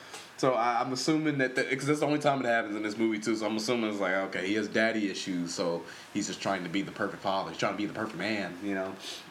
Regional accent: Compton, California, United States; I remember back in the day as a kid growing up in Compton, I got robbed by my old middle school.

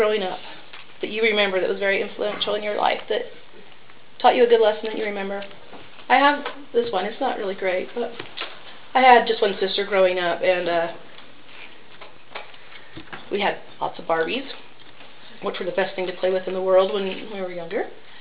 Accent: Salt Lake City, Utah, United States; I grew up in Salt Lake City. When 8 years of age, I was baptized in City Creek.

